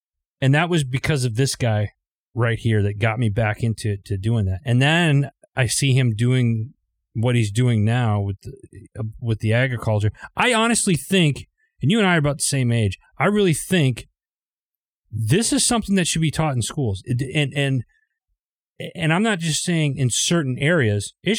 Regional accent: Wisconsin, United States; like you got me back into like the gardens, like growing up in Wisconsin, and I was just up there.

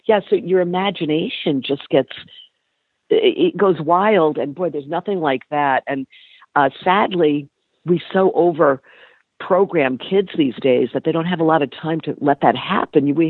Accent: Rhode Island, United States; I was a blue-collar Italian-American kid growing up in a depressed mill town in Rhode Island, but I had that big dream.

